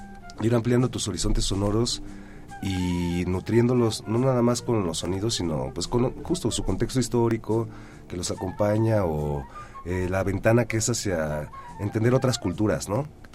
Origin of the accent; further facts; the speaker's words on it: Mexico City, Mexico; yo sí, pues también nacido y criado en la Portales.